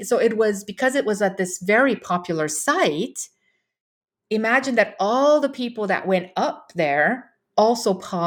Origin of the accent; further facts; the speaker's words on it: Romania; moved away; But I was born and raised in Romania.